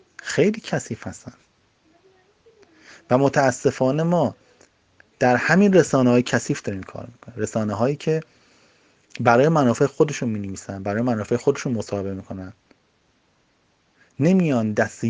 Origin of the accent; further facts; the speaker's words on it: Iran; ما بچه همین مملکتیم، همه ما ایرانی هستیم،